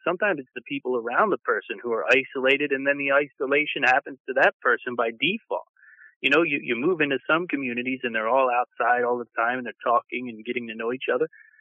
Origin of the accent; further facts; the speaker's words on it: Philadelphia, Pennsylvania, United States; You know, growing up around Philadelphia and working in the restaurant industry there, I talked to a lot of guys